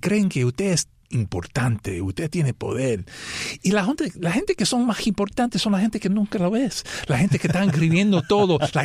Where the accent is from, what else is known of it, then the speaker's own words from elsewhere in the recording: New York, United States; born there; Yo siempre pensaba que eso era manera de Nueva York, porque nosotros nacimos en Nueva York